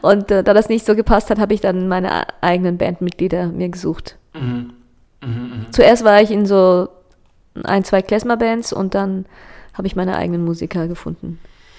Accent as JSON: {"language": "German", "town": "Heidelberg", "region": "Baden-Württemberg", "country": "Germany", "moved": "as an adult", "lives_now": "Austria", "said": "Deutschland, in Heidelberg, ich komme aus Heidelberg"}